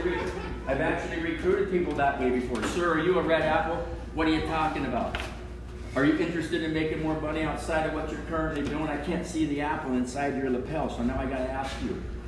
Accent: Spokane, Washington, United States; I come from Spokane.

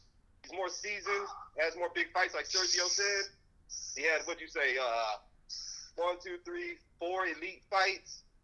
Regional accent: Austin, Texas, United States; And y'all know I'm from Austin, Texas. I rep Texas hard.

